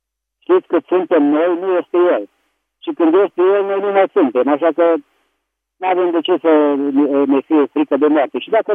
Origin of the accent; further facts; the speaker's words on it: Petroșani, Hunedoara County, Romania; din Petroșani.